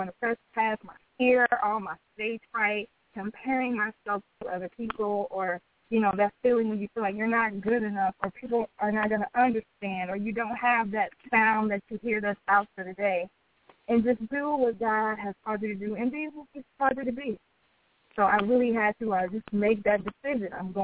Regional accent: Detroit, Michigan, United States; and I'm from Detroit, and I'm in a city where talent is just, you know, through the roof

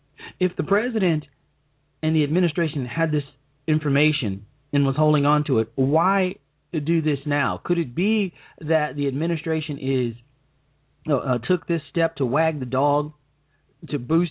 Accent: Chicago, Illinois, United States; or even in my hometown of Chicago.

